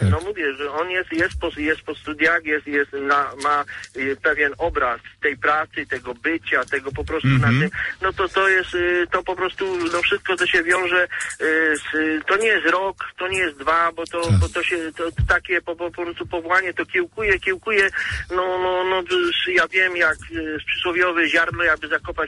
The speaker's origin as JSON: {"language": "Polish", "town": "Szczyrk", "region": "Silesian Voivodeship", "country": "Poland", "said": "No, ja jestem konkretnie ze Szczyrku, nie?"}